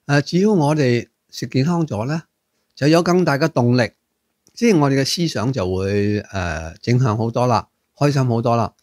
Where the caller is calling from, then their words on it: Singapore; 我来自新加坡，